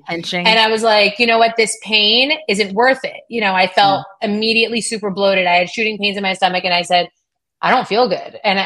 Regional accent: United States; I'm a proud American, and I say all the time, I'm not Italian, I'm American

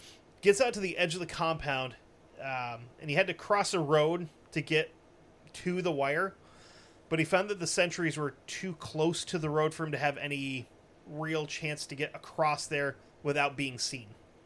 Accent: United Kingdom; I'm British and I have to do everything properly

